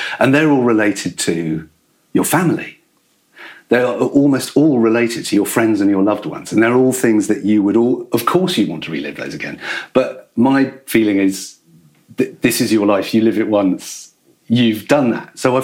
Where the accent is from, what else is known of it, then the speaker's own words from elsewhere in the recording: Newcastle, North East England, United Kingdom; I grew up in Newcastle and my brother and I went to an all-boys school, the Royal Grammar School in Newcastle.